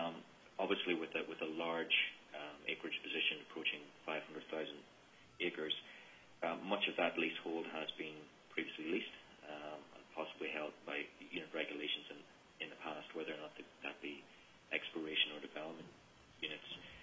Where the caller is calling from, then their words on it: Singapore; I'm calling in from Singapore this morning